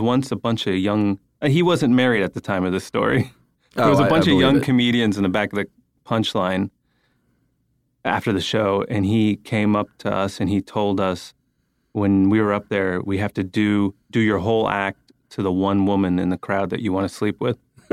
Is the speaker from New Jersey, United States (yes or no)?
no; San Francisco, California, United States; I grew up in San Francisco.